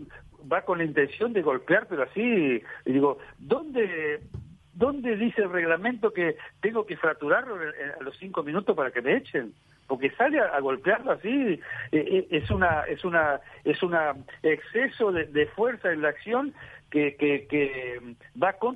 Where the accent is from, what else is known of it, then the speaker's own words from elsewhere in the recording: Uruguay; yo cuando voy al exterior digo, soy uruguayo